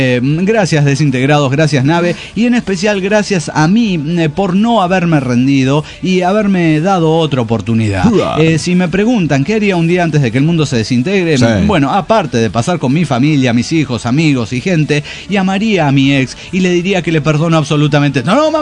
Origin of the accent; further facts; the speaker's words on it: Mexico; Pues, no me di cuenta, mira el traje de charro, los bigototes, las pistolotas, señora, soy de México.